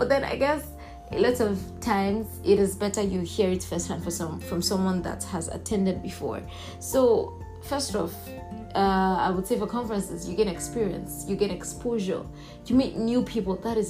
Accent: Nigeria; I'm speaking from the Nigerian perspective.

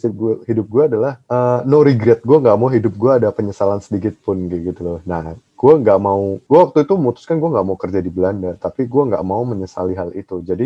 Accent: Indonesia; Gue menjual, gue dari Indonesia. Gue bisa menjelaskan makanan ini dengan lebih baik gitu loh.

